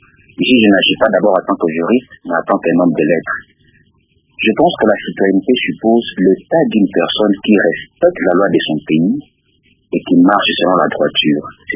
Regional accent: DR Congo; nous tous, nous sommes Congolais, nous avons le même droit

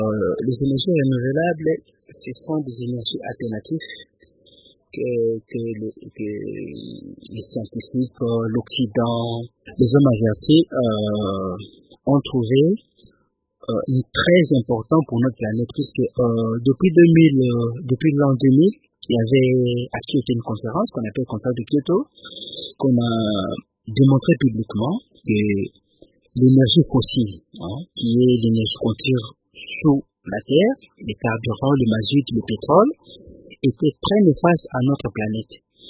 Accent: Sankuru, DR Congo; also born or lived in Lubumbashi; très tôt, je suis reparti chez moi, au Sankoro, à l'école primaire déjà. On nous a renvoyés par les parents. Nous sommes allés étudier au Sankoro, à Tumbe.

